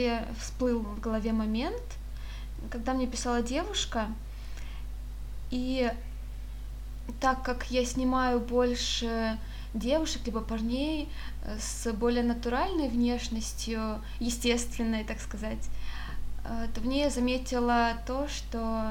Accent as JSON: {"language": "Russian", "town": "Rostov-on-Don", "region": "Rostov Oblast", "country": "Russia", "lives_now": "Saint Petersburg, Russia", "said": "когда я переехала из Ростова в Петербург."}